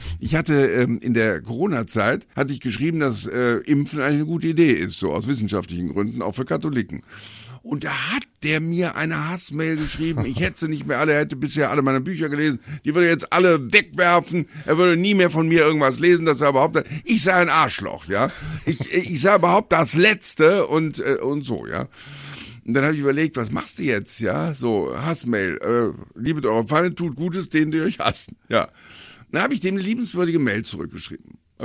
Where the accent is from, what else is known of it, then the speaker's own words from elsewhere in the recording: Cologne, North Rhine-Westphalia, Germany; dass ich dem Papst die Hand gebe und sage, ich bin aus Köln.